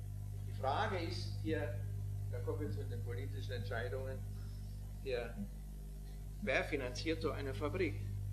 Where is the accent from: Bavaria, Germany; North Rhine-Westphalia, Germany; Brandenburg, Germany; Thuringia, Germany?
Bavaria, Germany; bei uns in Bayern gibt es eine ganze Menge